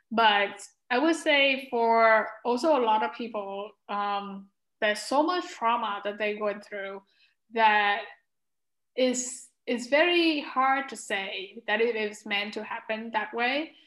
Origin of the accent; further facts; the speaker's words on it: the South, United States; And it was very difficult, especially for my family, because I grew up in the South.